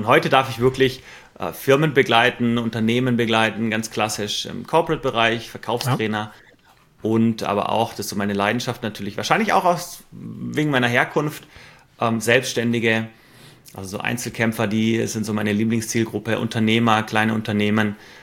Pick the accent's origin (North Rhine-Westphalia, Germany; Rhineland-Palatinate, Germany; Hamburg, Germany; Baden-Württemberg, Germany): Baden-Württemberg, Germany; Stuttgart; now in Switzerland; Ecke Stuttgart, da aufgewachsen.